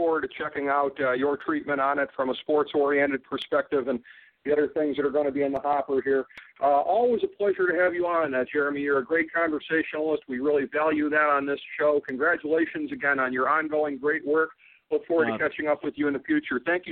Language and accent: English; Ohio, United States; because my home state of Ohio has been particularly hit hard